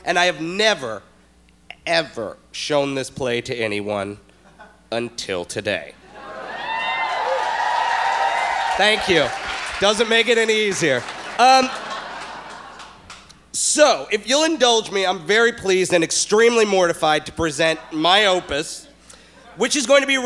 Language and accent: English; Chicago, Illinois, United States; I grew up in Chicago, and I went to a very...